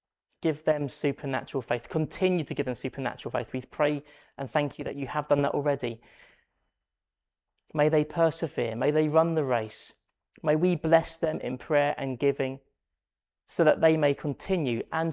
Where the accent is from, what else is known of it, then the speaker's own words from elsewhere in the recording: England, United Kingdom; I'm English